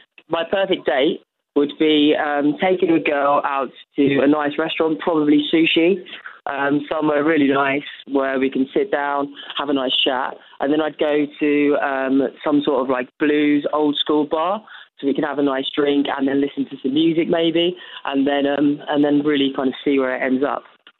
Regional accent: East of England, United Kingdom; now in London, United Kingdom; I'm 22. I'm from Essex, but I live in North London.

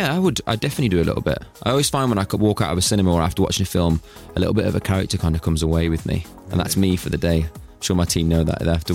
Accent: Birmingham, West Midlands, United Kingdom; I've been watching Peaky Blinders because they were all from Brum as well, obviously. I'm from Bodoid.

